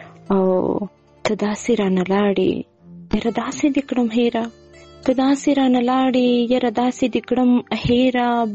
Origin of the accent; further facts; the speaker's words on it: Quetta, Balochistan, Pakistan; also born or lived in Kandahar, Afghanistan; زه اوسیدونکې د کندهار یم خو ژوند می په کوټه کې کړی دی. دلته اوسېږم.